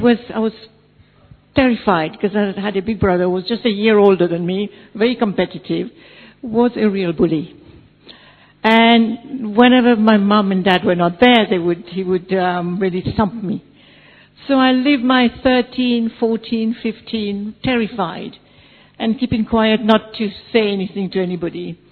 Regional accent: Mauritius; English is a second language; because we are from Mauritius and they speak, the bilingual, speak French and a very little English.

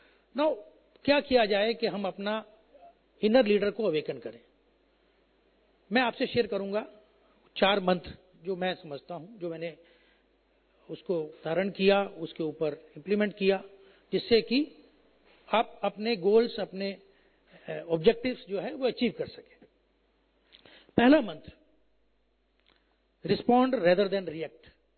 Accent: Delhi, India; मैं दिल्ली में पला बढ़ा, दिल्ली में ही इंजीनियरिंग किया, सब पढ़ाई हुआ, दिल्ली में पोस्टिंग लिया

